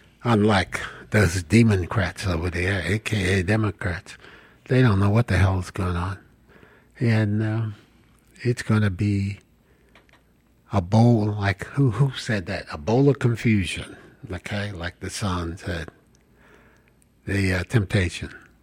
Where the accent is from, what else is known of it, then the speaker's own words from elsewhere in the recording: New Jersey, United States; also born or lived in South Alabama; I know in the state where I grew up, when I left Alabama here, South Alabama, at 10 years old, I grew up in New Jersey.